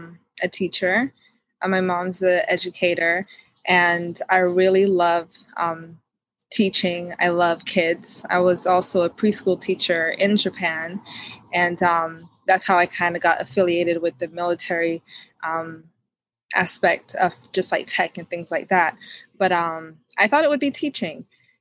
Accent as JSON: {"language": "English", "country": "Jamaica", "tie": "born or raised there", "said": "born and raised in Jamaica."}